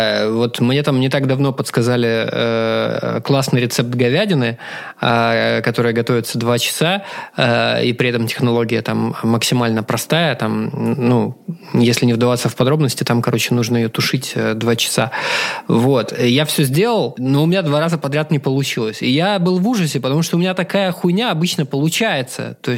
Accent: Far East, Russia; я с Дальнего Востока.

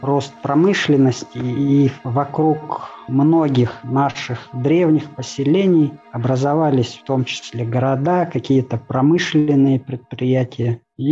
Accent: Kemerovo Oblast, Russia; коренной житель Кемеровской области, шорец по национальности.

